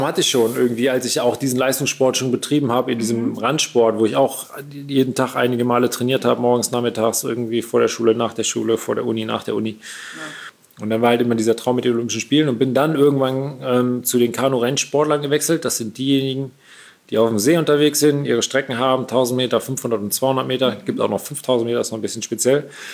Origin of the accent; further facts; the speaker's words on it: Siegburg, North Rhine-Westphalia, Germany; bei uns in Siegburg, wo ich damals groß geworden bin, in der Nähe von Bonn.